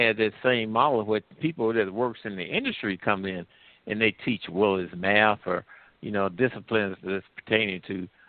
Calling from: Midwest, United States; Yeah, I'm calling from the Midwest.

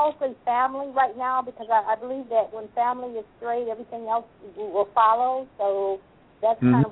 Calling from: Indiana, United States; I'm calling from Indiana.

